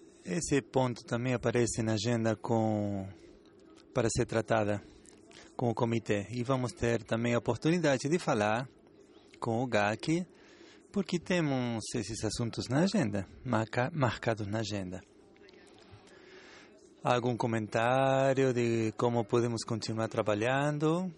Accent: Italy; Portuguese is a second language; eu sou italiano, então preciso de café

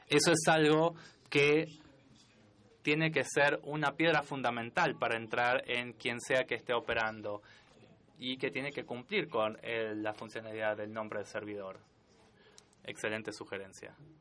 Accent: El Salvador; de El Salvador. Estamos pensando en eso.

